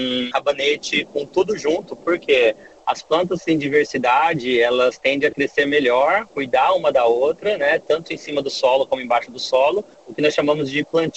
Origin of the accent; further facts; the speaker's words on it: São Paulo, Brazil; Eu nasci em São Paulo, morei sempre no interior de São Paulo